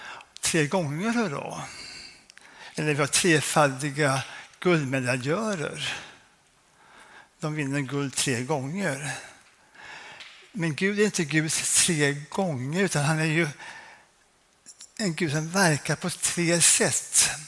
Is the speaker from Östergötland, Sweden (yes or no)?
yes; Norrköping, Östergötland, Sweden; när jag var ung i Norrköping. Pinsförsamlingen.